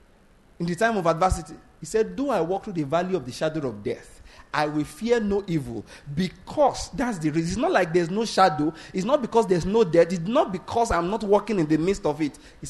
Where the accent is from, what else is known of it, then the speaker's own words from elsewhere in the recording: Nigeria; born there; I don't care that I was born in Nigeria.